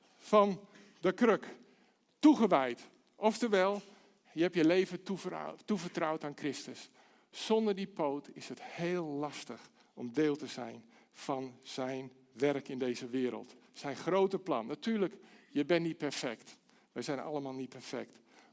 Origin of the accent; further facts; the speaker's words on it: Harmelen, Utrecht, Netherlands; Mijn moeder herinnerde me onlangs aan hoe ik ben opgegroeid in Harmelen. Dat ligt net buiten tegen Utrecht aan.